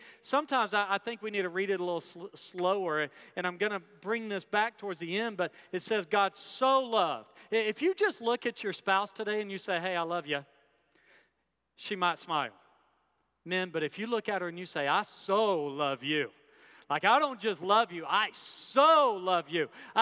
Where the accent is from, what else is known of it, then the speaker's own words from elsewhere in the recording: Hot Springs, Arkansas, United States; And that's the way I grew up in Hot Springs, Arkansas, is meat and taters.